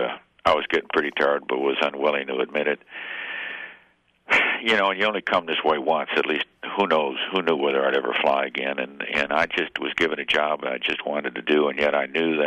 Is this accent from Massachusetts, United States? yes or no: no; Illinois, United States; I know I grew up in Illinois, so Ohio is not much different.